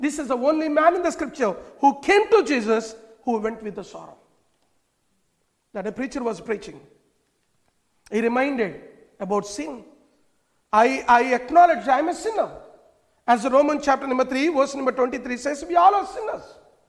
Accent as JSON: {"language": "English", "country": "India", "said": "Well, I came from India."}